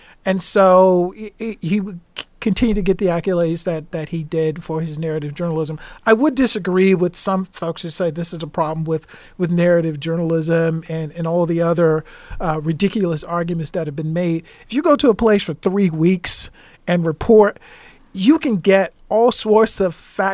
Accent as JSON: {"language": "English", "region": "Minnesota", "country": "United States", "said": "We have lots of lakes, of lakes. We'll call anything with water in it a lake. I can say that I'm from Minnesota."}